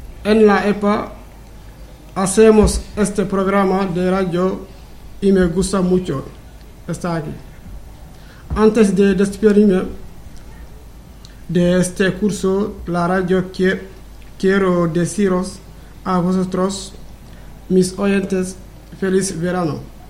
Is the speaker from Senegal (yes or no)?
yes; Casamance, Senegal; born there; first language Jola; Spanish is a second language; Yo nací en Casamas. Casamas es un pueblo de Senegal. Es una maravilla. Soy de la etnia Diola. Nuestra lengua es Diola. Pero también puedo hablar en francés, Wolof